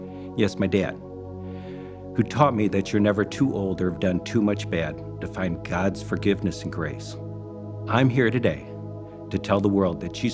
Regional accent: Detroit, Michigan, United States; I was raised in Detroit, the youngest of four boys.

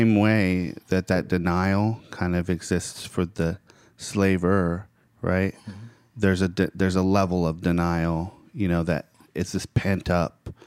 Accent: California, United States; now in Georgia, United States; Like, well, I grew up in California. So, you know, I grew up having Mexicans are around all the time, you know, black people around all the time.

